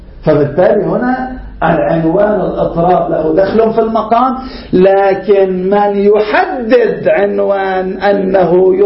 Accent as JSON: {"language": "Arabic", "country": "Lebanon", "said": "نعم عندنا في لبنان إلى الآن البعض يشوف حرمة غناء هذه"}